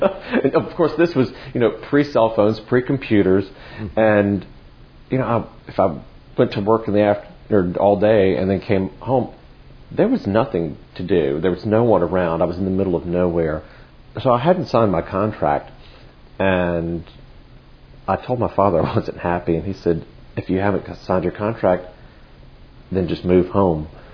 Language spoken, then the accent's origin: English; Charlottesville, Virginia, United States; I grew up outside of Charlottesville and saw the University of Virginia quite often